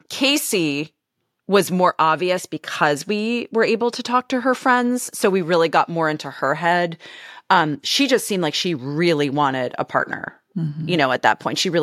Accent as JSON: {"language": "English", "country": "Canada", "tie": "born or raised there", "said": "I'm a skier. I grew up in Canada. So on a ski hill."}